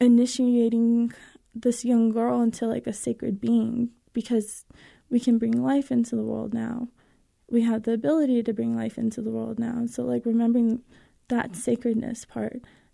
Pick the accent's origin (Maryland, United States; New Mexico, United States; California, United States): New Mexico, United States; Albuquerque; And I grew up in Albuquerque, and my sex education was more, like, it was more abstinence-prone.